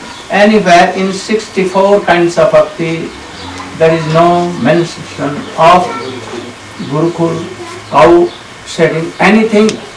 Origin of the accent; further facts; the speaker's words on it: India; English is a second language; I am coming from India, so long wasted time